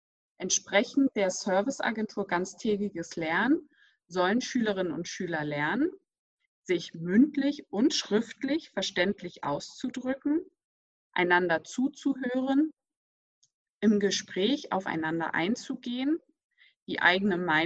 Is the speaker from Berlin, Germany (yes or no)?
yes; Berlin, Germany; früher als ich ein Kind war, ich komme ja aus Berlin.